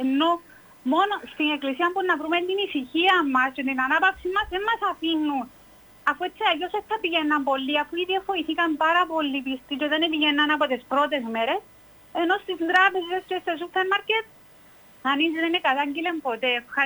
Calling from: Nicosia, Nicosia District, Cyprus; είμαι από Λευκοσία.

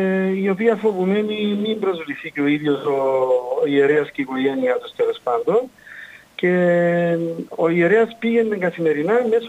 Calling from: Paralimni, Famagusta District, Cyprus; από το Παραλίμνη και θα ήθελα να αναφέρω έναν θαύμα το οποίο είχε γίνει πριν πάρα πολλά χρόνια στο Παραλίμνη

